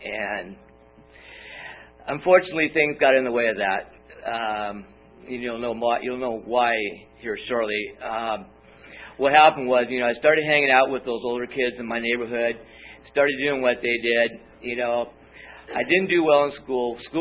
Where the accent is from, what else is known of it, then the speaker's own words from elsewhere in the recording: Long Beach, California, United States; I grew up in Long Beach, as I mentioned, and my neighborhood consisted of a lot of older kids, probably 5 years my senior.